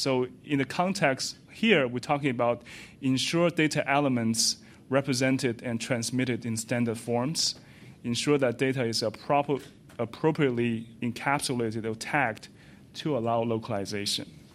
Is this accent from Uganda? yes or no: no; China; first language Chinese; English is a second language; I'm my native language is in Chinese, so I use a Chinese example.